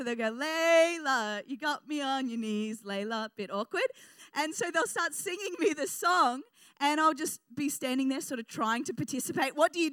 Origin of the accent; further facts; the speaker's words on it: New Zealand; also born or lived in England; I grew up in New Zealand, spent my childhood in New Zealand.